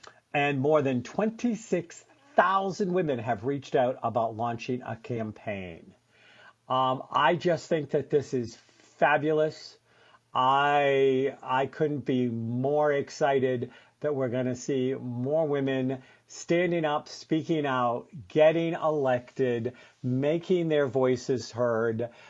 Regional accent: New England, United States; accent: New England; My New England accent is showing up.

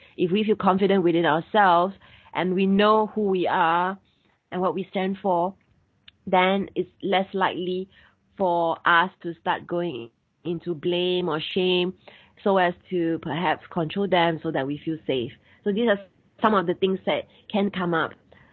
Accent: Singapore; I'm from Singapore, and a lot of people work really, really long hours, sometimes 12 hours.

